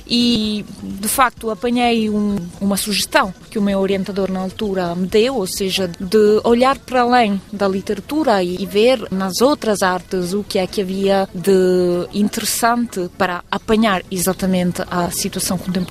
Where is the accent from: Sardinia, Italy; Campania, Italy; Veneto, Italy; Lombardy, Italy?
Veneto, Italy; Venice; eu moro numa cidade que é a rainha, digamos assim, das artes visuais, porque sou de Veneza